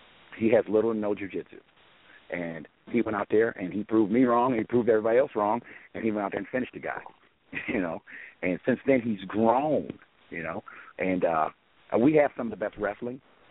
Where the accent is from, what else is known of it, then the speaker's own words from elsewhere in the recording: Detroit, Michigan, United States; now in Columbus, United States; I'm not from Columbus, Georgia. I'm from Detroit.